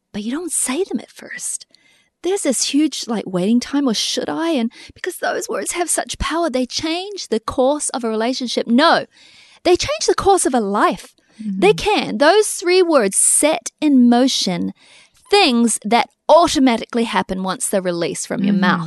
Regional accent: New Zealand; that's what we grew up in New Zealand saying

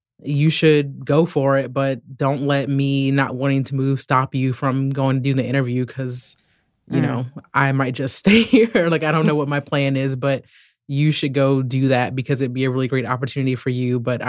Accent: Maryland, United States; also born or lived in Morocco; I'm originally from the Maryland, D.C. area. I left in 2012 to go do the Peace Corps in Morocco. So I moved to a country that's a complete 180 from the United States.

